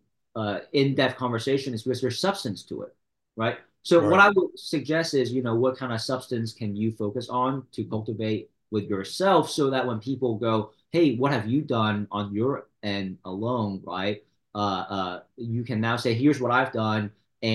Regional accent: Hong Kong; I'm from Hong Kong, City of International Commerce.

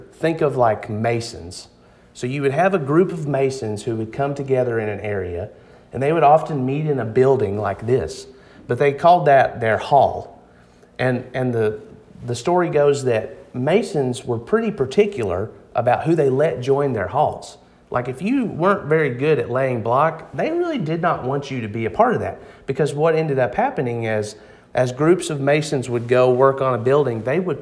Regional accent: Harrison, Arkansas, United States; accent: Southern drawl; But I am originally from Harrison, and you probably hear it in my voice. I have sort of a draw, right? And a southern draw.

